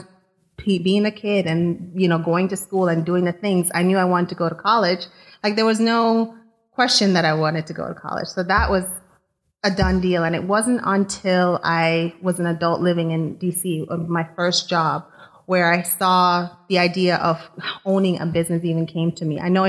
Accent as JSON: {"language": "English", "town": "May Pen", "region": "Clarendon", "country": "Jamaica", "tie": "born or raised there", "also_born_or_lived": "Kingston", "lives_now": "United States", "said": "But we grew up in Maypen. So country area"}